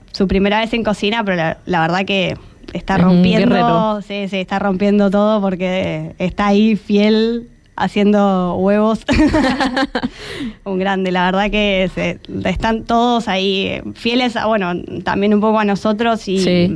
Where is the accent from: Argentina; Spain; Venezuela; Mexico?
Argentina; como los tres somos argentinos